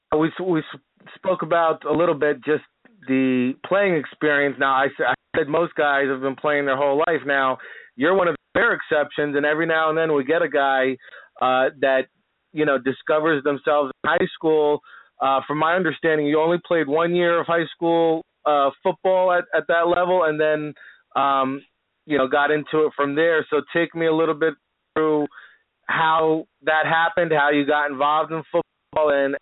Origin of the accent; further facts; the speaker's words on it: New Jersey, United States; You know, I'm from Jersey, you're from New York.